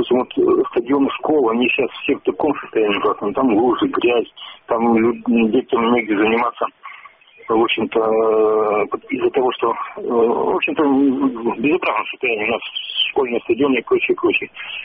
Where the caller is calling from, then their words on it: Pinsk, Brest Region, Belarus; Я звоню из Пинска.